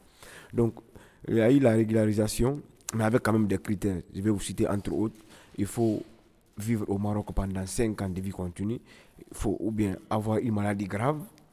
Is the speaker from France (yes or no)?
no; Guinea; now in Morocco; Je viens de la Guinée-Conakry. Actuellement, je suis coordinateur du Conseil des migrants subsahariens au Maroc.